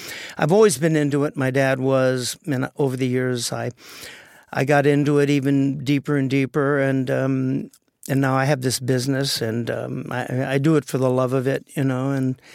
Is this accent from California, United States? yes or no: yes; Los Angeles, California, United States; Born and raised in the Valley, L.A.